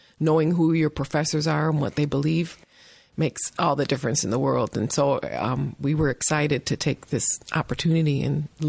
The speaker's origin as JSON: {"language": "English", "region": "Wisconsin", "country": "United States", "said": "I'm from Wisconsin."}